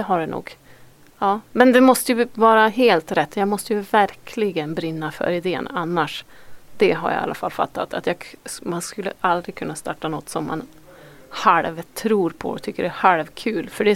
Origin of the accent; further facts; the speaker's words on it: Sweden; Jag kommer ihåg att jag var hemma i Sverige då.